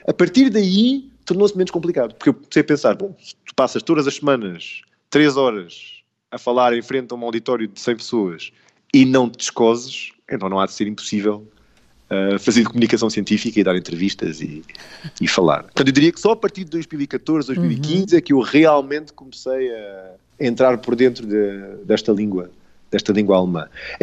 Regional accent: Portugal; moved away as an adult; eu saí de Portugal antes de ser moda. Portanto, quando eu saí, não havia quase ninguém a sair do país

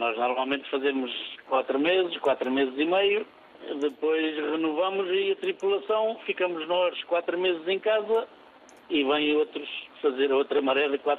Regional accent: Ribamar, Lisbon, Portugal; Eu e o contramestre que trabalhamos aqui na ponte somos da Ribamar da Lourinhã

